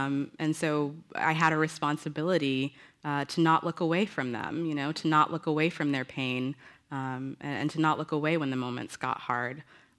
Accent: the South, United States; You know, I grew up Pentecostal in the South.

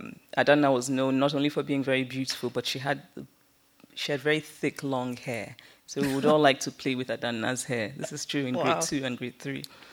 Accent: Nsukka, Enugu State, Nigeria; So I grew up in Nsukka, which is a small university town. And when I was in primary school in Nsukka

